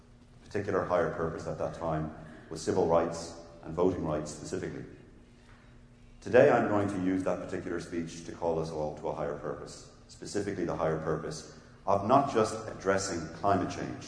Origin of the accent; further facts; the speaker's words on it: Ireland; I grew up in Ireland, and when growing up, we were always told, never talk about religion and politics at the dinner table.